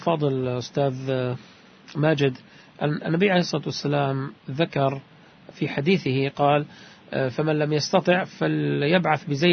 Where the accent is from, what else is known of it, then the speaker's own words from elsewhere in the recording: Palestine; أنا كمواطن فلسطيني